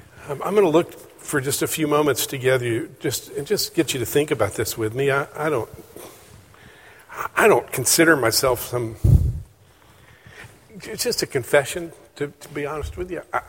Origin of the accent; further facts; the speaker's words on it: Tennessee, United States; accent: East Tennessee; Now, my wife and I come from East Tennessee. We have a little bit of an East Tennessee accent still